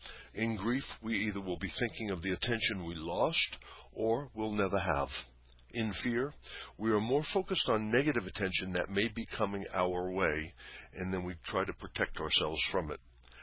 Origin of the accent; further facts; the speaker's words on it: United States; As an American, the idea that bigger is better is very common.